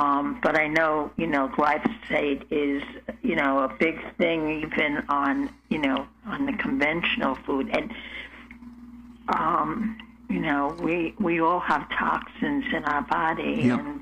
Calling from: New York, United States; I'm calling in from New York.

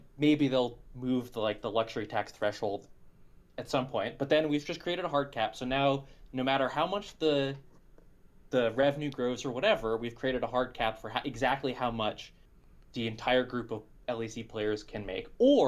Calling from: Berkeley, California, United States; Berkeley, California.

